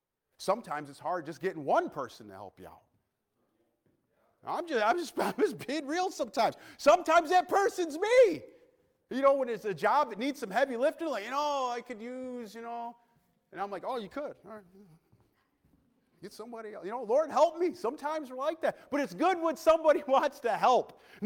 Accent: Clifton Springs, New York, United States; That's like, I grew up in Clifton Springs.

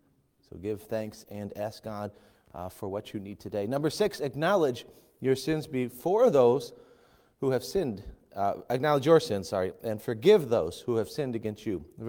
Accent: United States; that's hard to do as an American, and a practical point.

